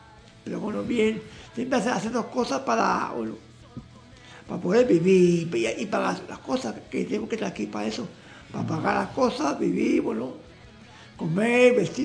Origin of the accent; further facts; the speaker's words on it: Madrid, Community of Madrid, Spain; now in Porto, Portugal; Soy de Madrid, de Camanché, vivo en Ujel, pero vivo en Oporto, un piso propio, con mi hipoteca como todo el mundo.